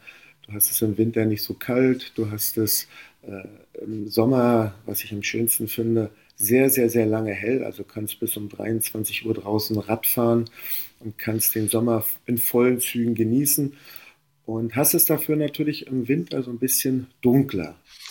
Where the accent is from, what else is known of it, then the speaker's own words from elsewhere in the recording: Usedom, Mecklenburg-Vorpommern, Germany; Also ich bin original aufgewachsen auf Usedom. Mein Vater war Fischer in der dritten Generation. Und so richtig, wie man sich das vorstellt, Fischer. Also DDR-Kind, also war ich dann.